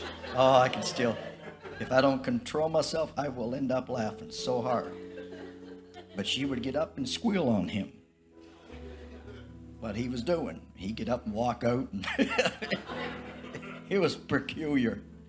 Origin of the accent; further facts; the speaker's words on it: Black's Harbor, New Brunswick, Canada; I grew up in a little fishing village called Black's Harbor, right on the Bay of Fundy.